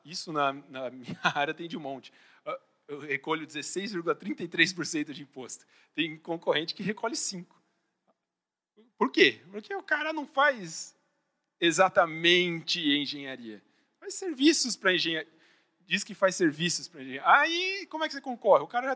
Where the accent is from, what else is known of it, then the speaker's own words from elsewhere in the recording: São Paulo, Brazil; Mas agora, como paulistano, ai, ai, ai